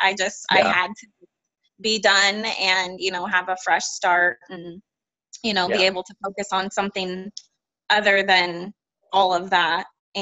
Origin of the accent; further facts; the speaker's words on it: Illinois, United States; moved away; so I moved here from Illinois. I moved to Arizona from Illinois. I grew up there. All my family's there